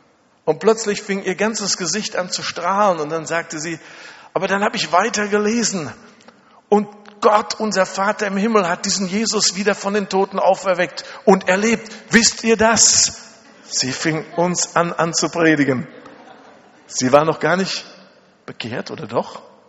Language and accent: German; Germany; Und wir sagten, nein, geht nicht. Wir kommen aus Deutschland.